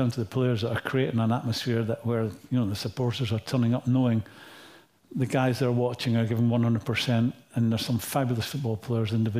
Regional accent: Scotland, United Kingdom; So being Scottish, keeping up with the things

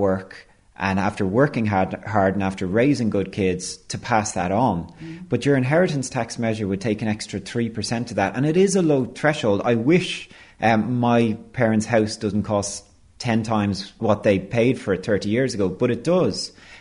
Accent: Drimnagh, Leinster, Ireland; I'm from a constituency. I'm from Drimna, South Central, another Sinn Féin stronghold.

